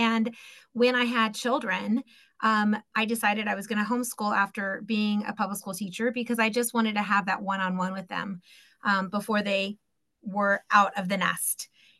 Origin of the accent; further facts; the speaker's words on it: California, United States; I have lived and I grew up in Central. So I have been on all areas of California.